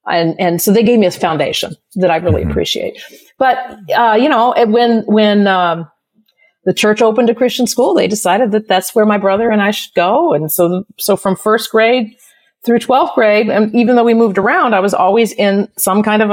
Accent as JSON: {"language": "English", "town": "South Bend", "region": "Indiana", "country": "United States", "tie": "born there", "said": "I was born in South Bend, Indiana."}